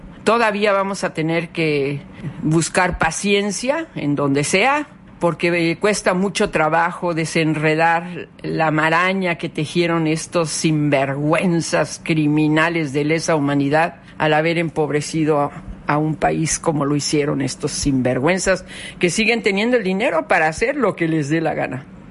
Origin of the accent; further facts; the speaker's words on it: Mexico; Eso es lo que somos los mexicanos.